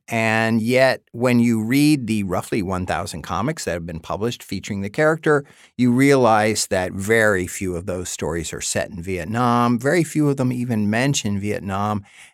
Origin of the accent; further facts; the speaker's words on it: New York, United States; my experiences walking outside the classroom as a New Yorker watching rising crime reshape the politics of the Upper West Side